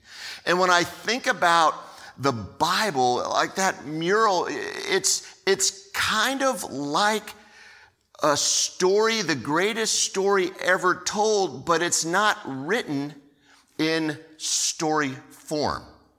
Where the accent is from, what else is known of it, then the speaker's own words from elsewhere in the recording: California, United States; So growing up in California, there was this place that is somewhere between downtown Los Angeles and Glendale